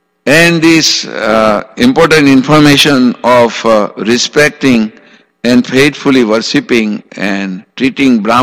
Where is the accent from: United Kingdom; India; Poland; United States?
India; It is not because I am from India, I am telling you.